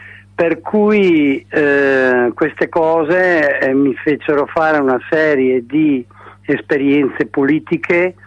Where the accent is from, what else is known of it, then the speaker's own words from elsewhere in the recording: Verona, Veneto, Italy; born there; sono nata a Verona e quindi ho abbracciato poi negli anni, io sono figlia di una famiglia cattolica